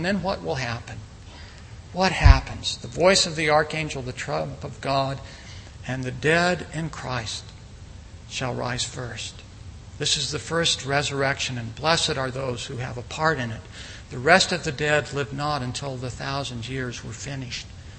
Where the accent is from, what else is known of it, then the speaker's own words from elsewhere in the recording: North Carolina, United States; Growing up in North Carolina, we had daily thunderstorms during the latter part of summer, evenings as well.